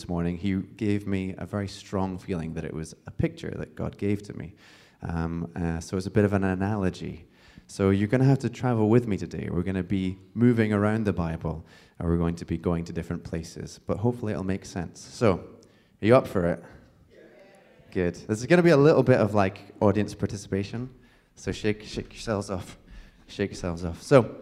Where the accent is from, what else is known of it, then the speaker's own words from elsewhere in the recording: Scotland, United Kingdom; as someone from a very small town in Scotland, yes, I am Scottish, even though I don't sound it